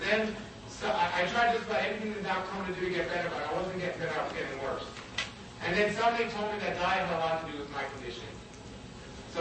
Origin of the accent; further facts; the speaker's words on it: Brooklyn, New York, United States; I grew up in Brooklyn, New York, if you couldn't guess that already.